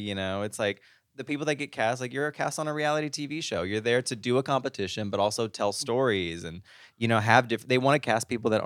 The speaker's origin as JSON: {"language": "English", "region": "Arkansas", "country": "United States", "lives_now": "Los Angeles, United States", "said": "Because, like, I'm from Arkansas. Like, when I was in Arkansas, I had, like, a two-bedroom apartment, paid, like, $800 a month."}